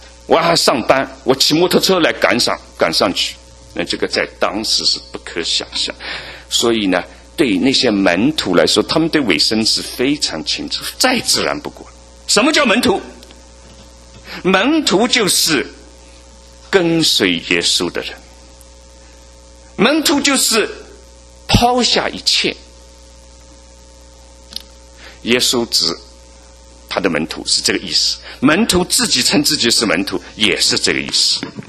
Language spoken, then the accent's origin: Chinese; China; now in United States; 我们都是中国的，是吧？